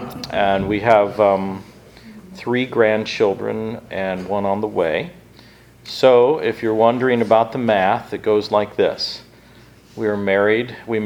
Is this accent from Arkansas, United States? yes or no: yes; Arkansas, United States; now in Kansas City, United States; So we are from Arkansas.